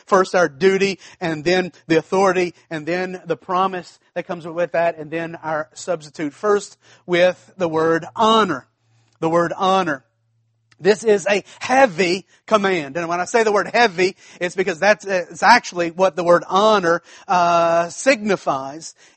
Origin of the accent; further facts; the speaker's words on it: the South, United States; Y'all know I'm from the South, and so I'm not saying anything.